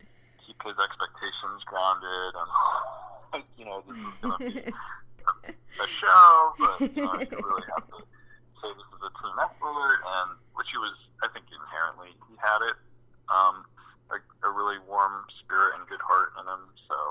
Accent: United States; I mean, I guess I'm Taiwanese American and Maria's Japanese.

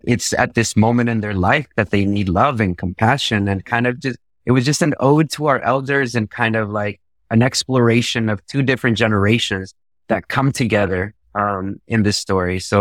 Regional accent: Michoacán, Mexico; Equitzoramo is the name of my town that I grew up in Mexico, in the state of Michoacán.

